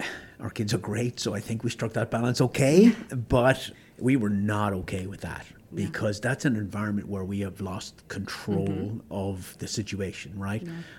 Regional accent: Ireland; so I'm from Ireland, my wife's from Sweden, so we grew up in Europe

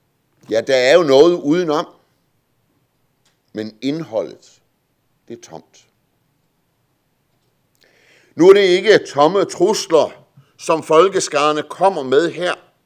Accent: West Jutland, Denmark; Derhjemme i Vestjylland, hvor jeg er vokset op

